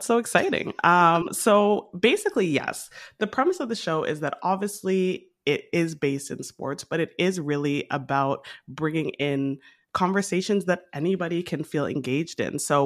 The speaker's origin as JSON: {"language": "English", "town": "Toronto", "region": "Ontario", "country": "Canada", "said": "I mean, I'm Canadian, as we know, in Toronto"}